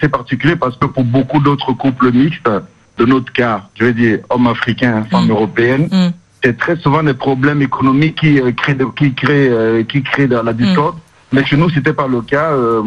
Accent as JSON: {"language": "French", "country": "Cameroon", "said": "Non, je suis camerounais d'origine."}